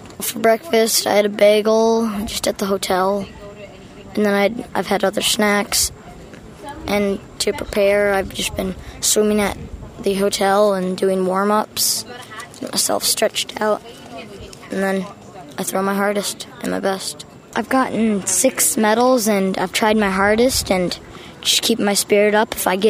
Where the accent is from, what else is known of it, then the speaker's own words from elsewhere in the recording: Rockford, Michigan, United States; And I'm from Rockford, Michigan.